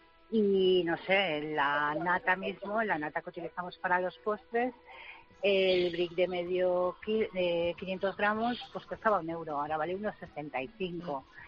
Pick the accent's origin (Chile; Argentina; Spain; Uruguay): Spain; Barcelona, Catalonia; yo soy de Barcelona, tenemos un pequeño restaurante familiar en una barriada.